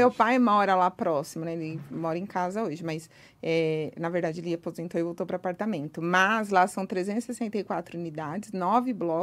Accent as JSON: {"language": "Portuguese", "town": "São Bernardo do Campo", "region": "São Paulo", "country": "Brazil", "said": "eu sou do ABC, grande metrópole aqui de São Bernardo"}